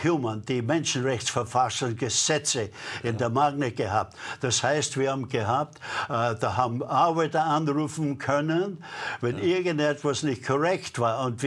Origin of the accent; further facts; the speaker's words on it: Austria; Österreich ist ein sehr schönes Land. Ich bin Österreicher